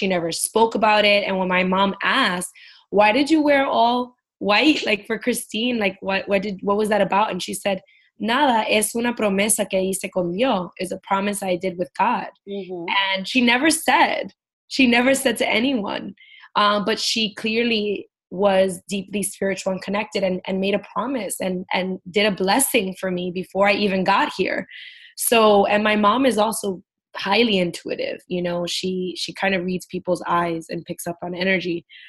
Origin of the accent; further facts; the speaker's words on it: Brooklyn, New York, United States; I grew up in Brooklyn, and I remember seeing homeless people and this specific man that always sat in front of the Duane Reade.